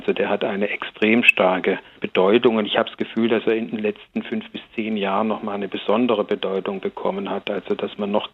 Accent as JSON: {"language": "German", "town": "Tübingen", "region": "Baden-Württemberg", "country": "Germany", "said": "weil ich komme ja eigentlich aus Tübingen"}